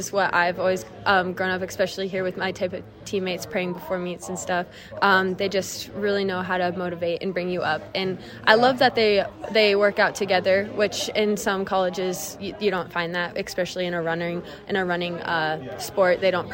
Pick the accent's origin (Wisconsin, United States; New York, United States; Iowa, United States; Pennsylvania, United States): Iowa, United States; Forest City; Yeah, it's growing up in Forest City my whole life, I'm kind of used to the small town aspect of it.